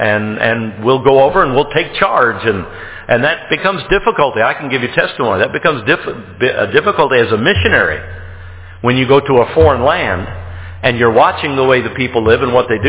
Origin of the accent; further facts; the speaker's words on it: United States; And as an American, I'll tell you why. You're loud and you're arrogant.